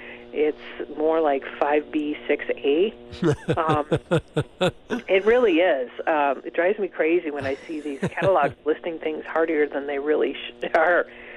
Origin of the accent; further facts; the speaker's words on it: Michigan, United States; You know, I remember as a kid, I grew up in Michigan, and we would get boatloads of snow, and you wouldn't see grass until April.